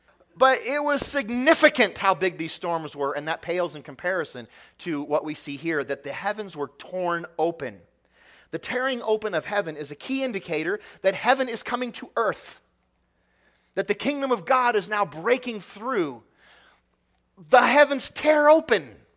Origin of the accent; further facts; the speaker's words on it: Midwest, United States; I grew up in the Midwest, not too far from the Ohio River.